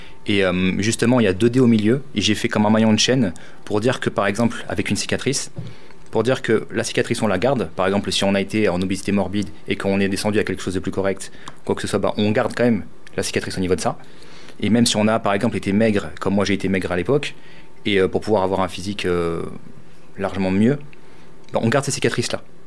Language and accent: French; Figeac, Occitanie, France; Je viens de Figeac, 10 000 habitants, je pensais pas que ça pouvait faire ce genre de choses.